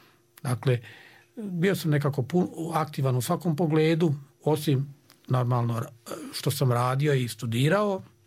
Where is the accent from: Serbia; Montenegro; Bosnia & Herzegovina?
Bosnia & Herzegovina; Usorci, Republika Srpska; Odakle sam ja išao u školu, prvo sam išao u Usorce i još tu luku, a zatim Sanski most, pa i u Prijedor, uvijek vozom